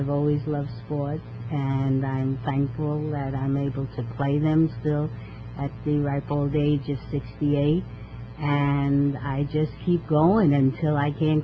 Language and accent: English; New York, United States; I've been a Yankee fan because I'm born and bred in the Bronx, and that's how I grew up.